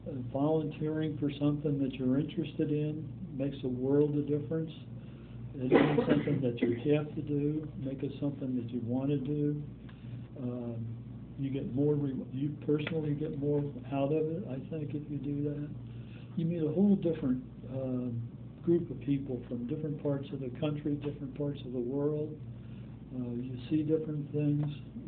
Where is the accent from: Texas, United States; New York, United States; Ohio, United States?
Ohio, United States; Cincinnati; I mean, I grew up in Cincinnati. I went lived at home. I'd always been there.